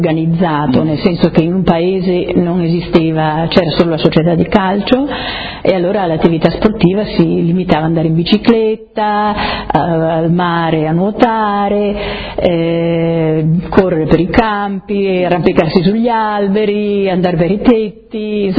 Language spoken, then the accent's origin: Italian; Bertiolo, Friuli-Venezia Giulia, Italy; born there; Dunque 1951, uh-huh. Sono nata a Bertiolo, provincia di Codroia, ma per caso, perché mio padre lavorava lì in quegli anni